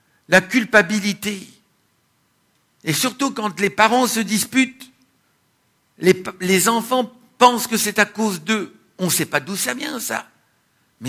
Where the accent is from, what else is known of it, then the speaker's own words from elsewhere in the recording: France; Chez nous, en France, on a une région dans le sud-ouest